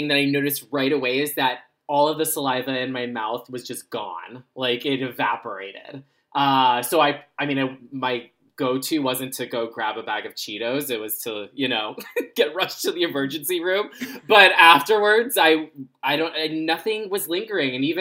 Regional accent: Florida, United States; I grew up in Florida and, you know, lightning's a bit unpredictable.

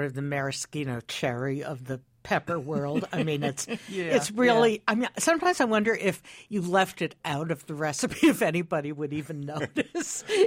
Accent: New York City, New York, United States; And growing up in Midtown Manhattan

